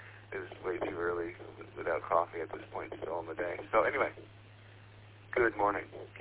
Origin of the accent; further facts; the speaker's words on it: Illinois, United States; I grew up in Illinois, where on the summertime there's always at least one news report where somebody was trying to bake cookies in their car.